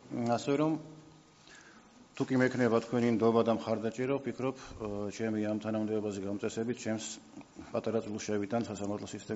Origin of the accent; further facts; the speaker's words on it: Tbilisi, Georgia; born there; დავიბადე თბილისში